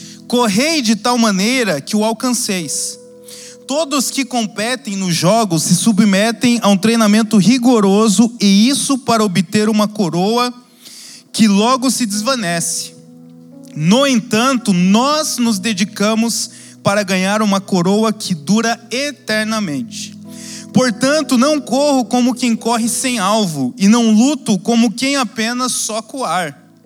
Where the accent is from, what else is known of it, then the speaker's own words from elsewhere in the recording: Brazil; Obviamente, como brasileiro, futebol é o esporte que eu mais gosto